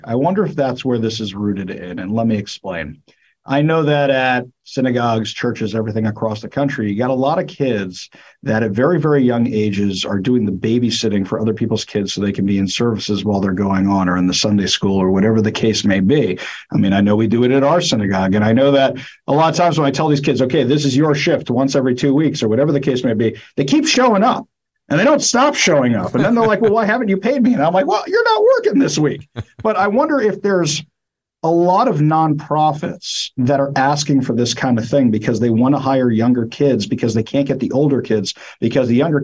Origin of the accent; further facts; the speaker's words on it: New York, United States; now in Seattle, United States; And I grew up in New York also. I live in Seattle now.